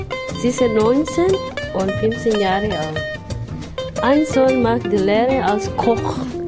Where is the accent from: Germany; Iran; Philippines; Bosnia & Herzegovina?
Philippines; Calbayog, Eastern Visayas; Ich komme aus den Philippinen. 1957 wurde ich in der Calbayog City geboren. Calbayog ist eine kleine Insel in den Philippinen.